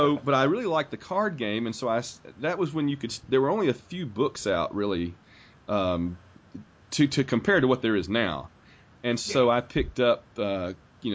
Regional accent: Alabama, United States; Right, yeah, because you're a fellow Southerner. Of course, I'm from Alabama originally.

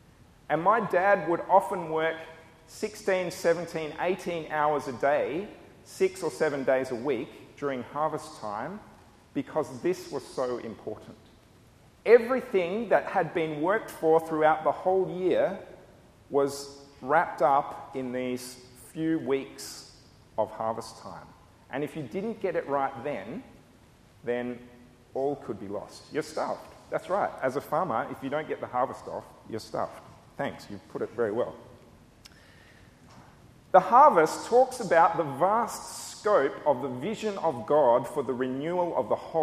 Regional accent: Horsham, Victoria, Australia; Now, I'm a Wimmera boy. I grew up near Horsham

